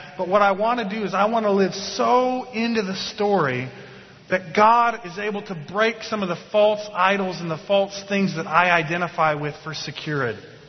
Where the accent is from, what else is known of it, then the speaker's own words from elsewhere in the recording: United States; I'm an American citizen, which means I live in one of the most powerful countries in the history of the world.